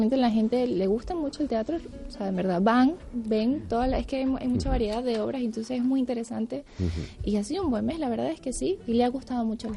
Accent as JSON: {"language": "Spanish", "country": "Venezuela", "moved": "as an adult", "said": "Ah, sí, soy de Venezuela."}